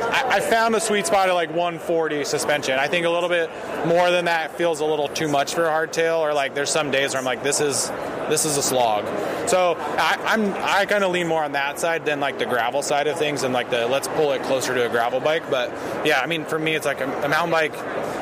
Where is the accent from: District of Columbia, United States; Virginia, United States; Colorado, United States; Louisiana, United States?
Colorado, United States; Leadville; Yeah, I grew up in Leadville, way up in the mountains. So yeah, Colorado